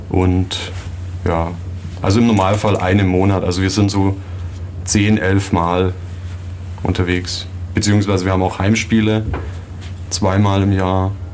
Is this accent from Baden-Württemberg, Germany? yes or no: yes; Ulm, Baden-Württemberg, Germany; Ich bin aus Ulm. Komme eigentlich schon immer hier aus der Gegend.